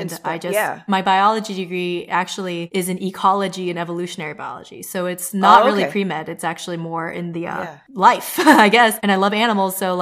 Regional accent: Indianapolis, Indiana, United States; also born or lived in China; Like growing up in Indiana, especially when I was there, I grew up in Indianapolis for part of my childhood, but a lot of the kids at my school had never been out of the state, let alone the country.

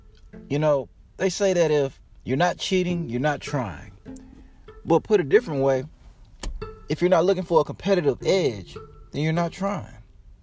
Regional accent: Houston, Texas, United States; Growing up in Houston, I remember Jeff Bagwell when he came up.

